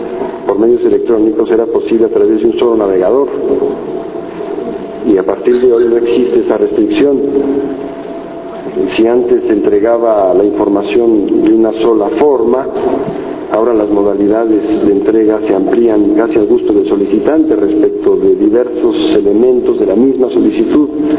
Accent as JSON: {"language": "Spanish", "region": "Mexico City", "country": "Mexico", "said": "como orgulloso chilango que soy, por participar en un acontecimiento de tanta importancia para mi ciudad"}